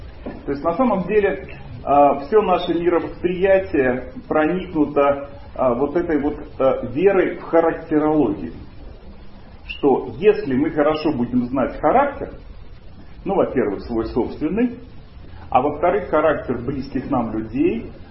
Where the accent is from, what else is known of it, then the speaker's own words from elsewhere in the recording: Tallinn, Harju County, Estonia; also born or lived in Belarus; я родился в Белоруссии, а практически с очень раннего возраста, наверное, с 2 или 3 лет, жил в Эстонии, в Таллине.